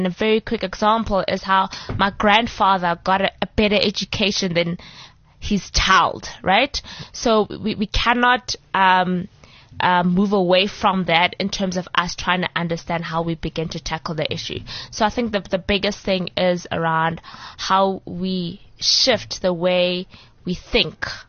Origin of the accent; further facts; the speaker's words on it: South Africa; I think as a South African going into other African countries, I was exceptionally well received.